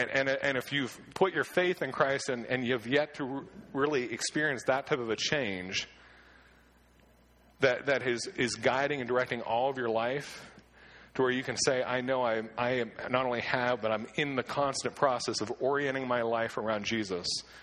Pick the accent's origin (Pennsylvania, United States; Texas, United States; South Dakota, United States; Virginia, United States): Pennsylvania, United States; Clearfield; also born or lived in Pittsburgh; I grew up in Clearfield. We saw pickup trucks there.